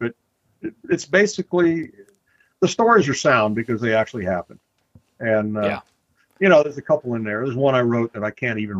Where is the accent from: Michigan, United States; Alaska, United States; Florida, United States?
Alaska, United States; And it's a story about being attacked by a moose when I was growing up in Alaska too.